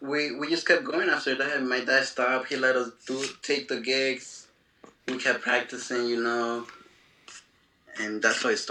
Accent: Quito, Pichincha, Ecuador; now in Newark, United States; I'm from Newark. Well, nationality, Ecuadorian, bro.

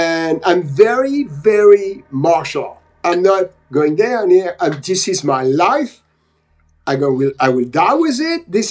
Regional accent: Venice, California, United States; I'm from Venice, California.

